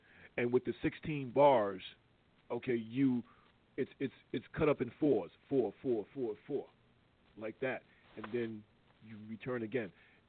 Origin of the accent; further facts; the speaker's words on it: New York, United States; I'm from Queens as well. I'm from the Bronx and I'm from Queens.